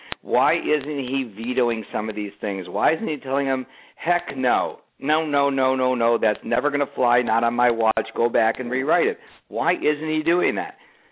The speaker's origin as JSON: {"language": "English", "town": "Highland Park", "region": "Illinois", "country": "United States", "tie": "born or raised there", "said": "I'm an old Chicago guy myself. I grew up in Highland Park."}